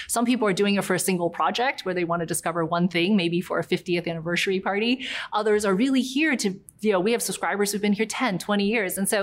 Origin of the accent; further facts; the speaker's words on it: South Carolina, United States; also born or lived in New York; I was born in New York, and when I was six, I moved to a small town near Charleston, South Carolina.